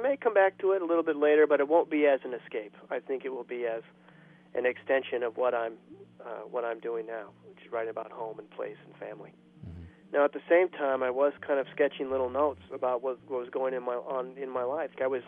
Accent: Fort Dodge, Iowa, United States; she lived in my hometown, very near to where my parents grew up.

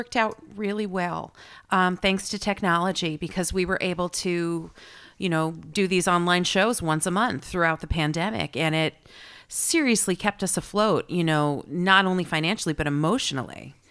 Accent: New York, United States; now in Los Angeles, United States; I am in Los Angeles. That's where I live now. I'm from New York. Most people still think I live there, but I have lived in LA for 5 years now.

